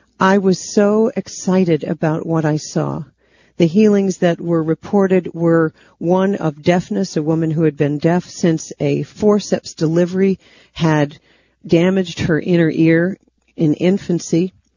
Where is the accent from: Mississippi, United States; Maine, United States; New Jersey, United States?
Maine, United States; some German doctors would be coming to speak about the healing work of Bruno Gruning, a man I had never heard